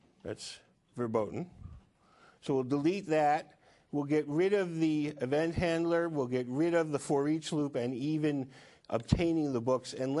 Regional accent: Massachusetts, United States; I'm from Massachusetts.

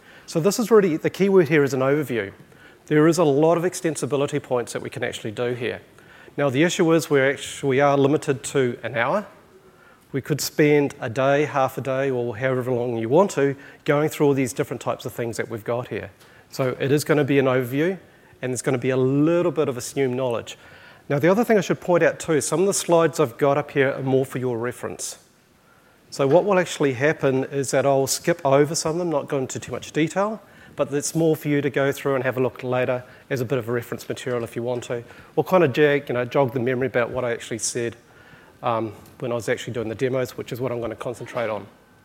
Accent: Auckland, New Zealand; I am a Kiwi, so I'm a true blue Kiwi. In fact, I'm actually an Aucklander, so one of the few Aucklanders that are here.

